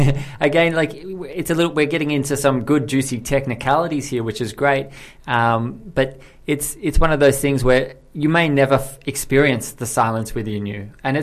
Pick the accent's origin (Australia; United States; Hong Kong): Australia; like I'm from Australia, so my family's in Australia